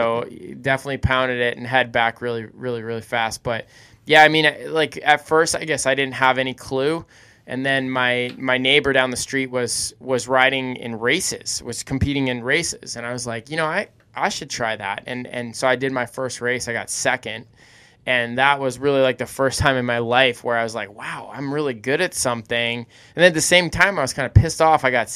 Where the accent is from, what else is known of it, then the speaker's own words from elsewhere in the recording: East Lyme, Connecticut, United States; now in Colorado, United States; I'm from East Lyme, Connecticut. Now I'm residing in Colorado.